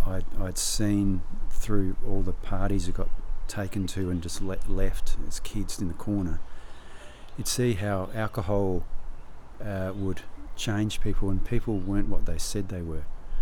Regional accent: Adelaide, South Australia, Australia; I was born in Narracourt in South Australia, and then I grew up in Adelaide. And from a sort of pretty average working class family, and none of my family had ever been to university before

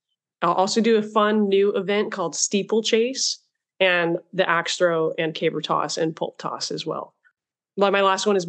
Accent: California, United States; I grew up going to ag shows. Mm-hmm. I'm from the Central Valley.

